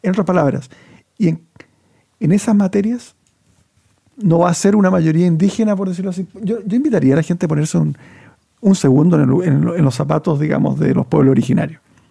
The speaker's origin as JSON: {"language": "Spanish", "country": "Chile", "said": "¿Cómo tratamos como chilenos a los pueblos originarios?"}